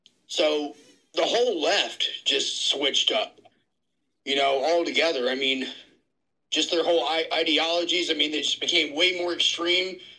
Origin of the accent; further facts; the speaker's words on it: District of Columbia, United States; moved away as an adult; also born or lived in California; Yeah, I mean, I grew up on the East Coast, mostly in, like, the D.C. area.